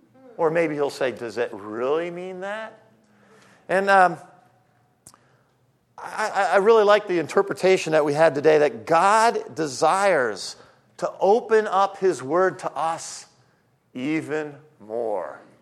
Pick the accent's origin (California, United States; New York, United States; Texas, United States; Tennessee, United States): New York, United States; I'm from New York. They're from Ohio.